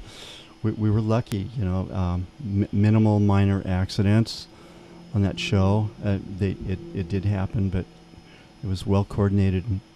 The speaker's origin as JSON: {"language": "English", "town": "Santa Cruz", "region": "California", "country": "United States", "tie": "born there", "said": "was born in Santa Cruz and actually not too far from where we are."}